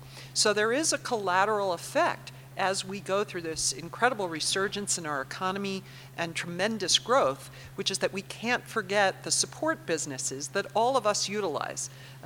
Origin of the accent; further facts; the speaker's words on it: New York City, New York, United States; now in Reno, United States; I'm from New York City and moved here for certain reasons, and it's not the Reno I moved to, but I love it.